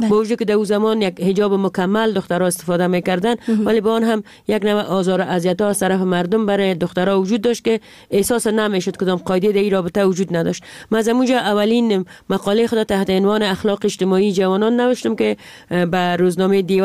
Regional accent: Jowzjan, Afghanistan; ما در یکی از ولایت دوردست افغانستان که ولایت جوزجان بود و اخ پدرم مامور دولت بود به اونجا بسر میبردیم

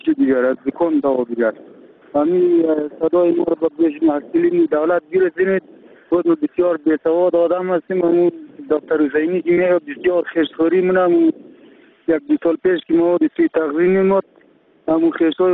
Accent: Alauddin, Samangan, Afghanistan; از ولایت سمنگان و مطولی ویداب قریه علاودین میباشم.

